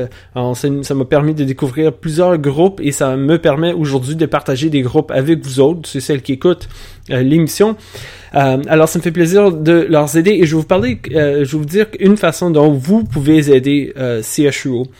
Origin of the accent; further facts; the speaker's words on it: Ottawa, Ontario, Canada; now in Toronto, Canada; Moi, je suis basé à Toronto, mais je suis originaire d'Ottawa